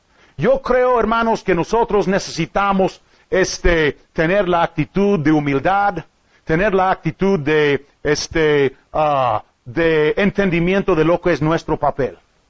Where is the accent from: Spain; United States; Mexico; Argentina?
United States; Spanish is a second language; Pero yo soy un gringo. Yo no soy mexicano.